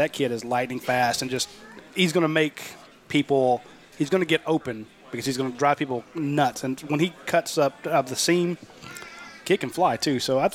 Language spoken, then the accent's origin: English; Covington, Georgia, United States; So anybody from that, you know, Rockdale, Covington, Heritage area, I feel like that's a guy from my hometown, if you will.